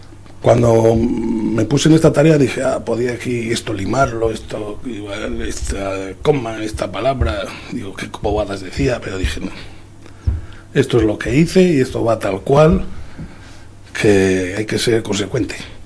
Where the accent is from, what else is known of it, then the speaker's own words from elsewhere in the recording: Extremadura, Spain; Que vengo de Extremadura, que somos una comunidad paupérrima.